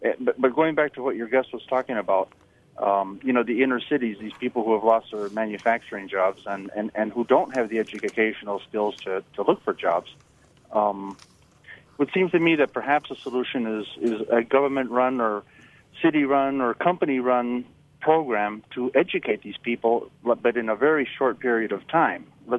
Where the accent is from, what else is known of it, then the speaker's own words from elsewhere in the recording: Appleton, Wisconsin, United States; I'm from Appleton, so you know I know what he's talking about.